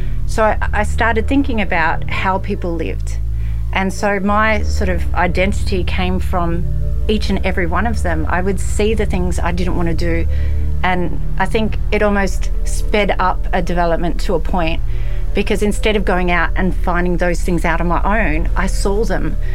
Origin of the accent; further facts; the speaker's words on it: Australia; being an Australian, we have a very open culture. And so even though I left home when I was 12, I live with all different types of people.